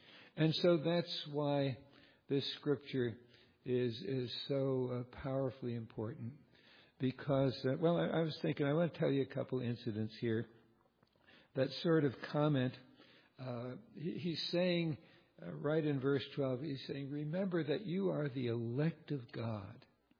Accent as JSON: {"language": "English", "town": "Morristown", "country": "United States", "tie": "born or raised there", "said": "and I had an old beat-up car living over in Morristown, my hometown"}